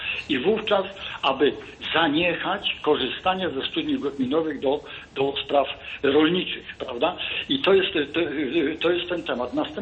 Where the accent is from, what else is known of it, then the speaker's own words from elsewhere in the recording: Sieradz, Łódź Voivodeship, Poland; ja tutaj właśnie jestem z Sieradza, sieradzkiego, gdzie główny właściwie bardzo duża produkcja i rolna, warzywna, ziemniaki i tak dalej.